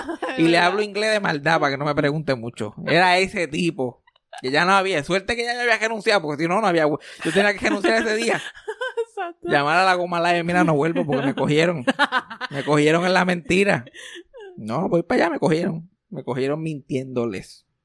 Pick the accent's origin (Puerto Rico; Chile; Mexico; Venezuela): Puerto Rico; accent: jíbaro; Después se burló de mi acento jíbaro